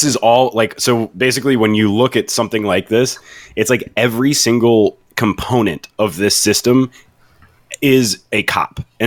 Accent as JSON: {"language": "English", "region": "North Carolina", "country": "United States", "tie": "born or raised there", "said": "I grew up, you know, I grew up in North Carolina"}